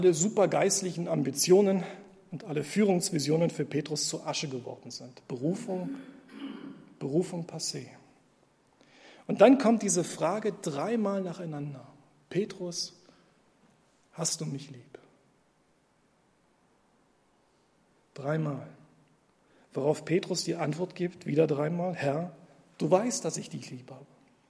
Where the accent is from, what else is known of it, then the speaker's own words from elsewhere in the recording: East Germany, Germany; Ich bin ursprünglich im Osten aufgewachsen, sozialisiert